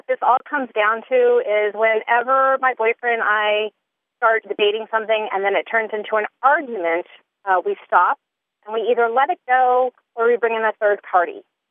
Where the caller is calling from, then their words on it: Tallahassee, Florida, United States; I'm calling from Tallahassee, Florida.